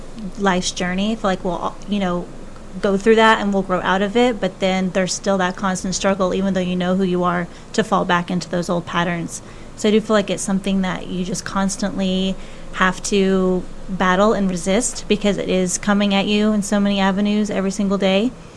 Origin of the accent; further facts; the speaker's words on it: Dallas, Texas, United States; I grew up in Dallas, Texas. I'm the oldest of three. I have two younger brothers. We moved out. God called us to move out to Arizona, just us.